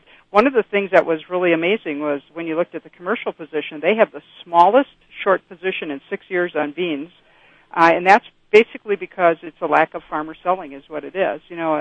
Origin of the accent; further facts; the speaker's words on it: Wisconsin, United States; which I'm from Wisconsin, so we always started in October anyway.